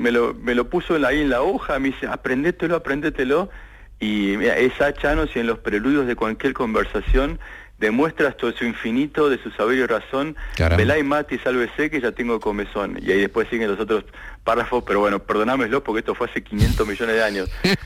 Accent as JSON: {"language": "Spanish", "country": "Argentina", "lives_now": "Barcelona, Spain", "said": "en particular los argentinos, yo soy argentino, los argentinos nos gusta el tango y el tango es muy nostálgico"}